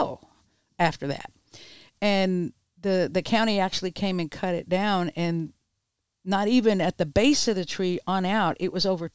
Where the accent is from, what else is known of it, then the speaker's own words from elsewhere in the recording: Texas, United States; Okay, we're from Texas.